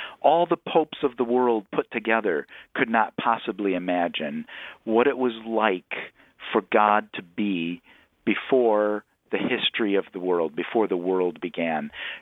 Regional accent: Michigan, United States; I'm from Michigan, so this doesn't seem like a huge, huge amount to me.

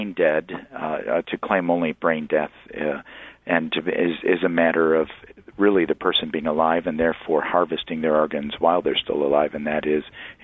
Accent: Saginaw, Michigan, United States; I'm from Michigan. I'm from Saginaw originally, and I used to travel the Upper Peninsula quite a bit.

